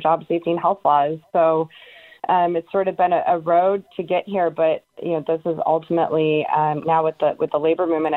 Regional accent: Cleveland, Ohio, United States; You know, I'm from Cleveland, Ohio. I was raised in a steelworker family.

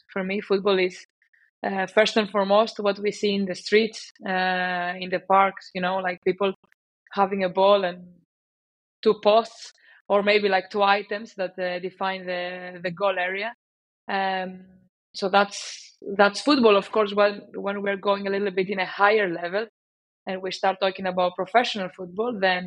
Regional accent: Greece; English is a second language; also born or lived in Cardiff; You know, I come from Greece. I had 1 year in Cardiff doing a master's degree.

